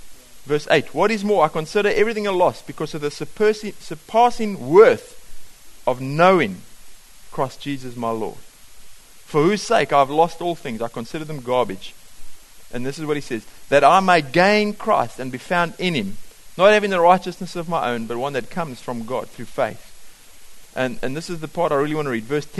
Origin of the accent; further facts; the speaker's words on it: South Africa; moved away as an adult; now in New Zealand; Being a South African watching the game and the attitude and the way people looked at Richie McCaw